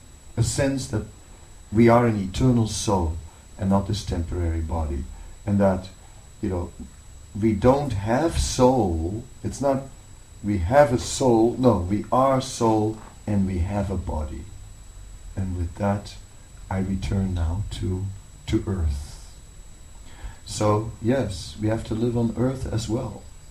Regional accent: Netherlands; English is a second language; You know, I'm from Holland, you know, we have cows everywhere, right?

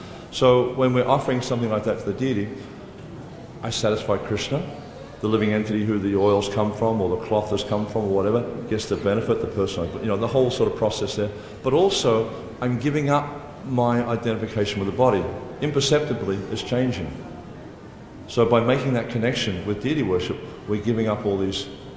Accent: Australia; accent: Australian; I hope everyone can understand my Australian accent.

